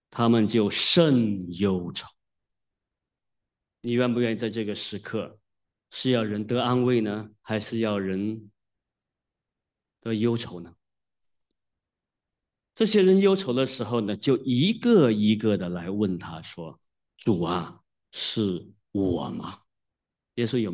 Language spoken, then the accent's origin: Chinese; Wenzhou, Zhejiang, China; 我们温州人呢，有一个很奇特的习惯